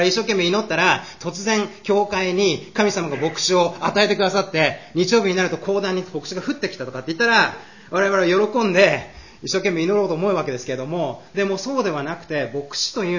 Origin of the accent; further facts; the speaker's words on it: Tokyo, Japan; also born or lived in United States / Osaka; 東京で生まれ育って、そしてアメリカに大学で留学をさせていただいて